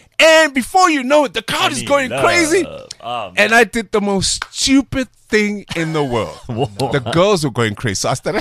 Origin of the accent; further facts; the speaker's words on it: Atteridgeville, Gauteng, South Africa; I come from Atrisville, an area called Matevilin.